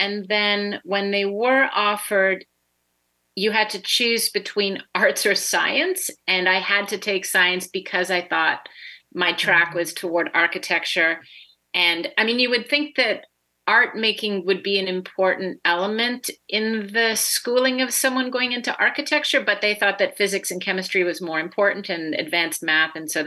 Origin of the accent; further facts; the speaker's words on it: Montreal, Quebec, Canada; it's a 47-year-long journey thus far. I was born in Montreal, Canada. I am still Canadian. That's what my paperwork says. I grew up in an English-speaking household, but learning French in school.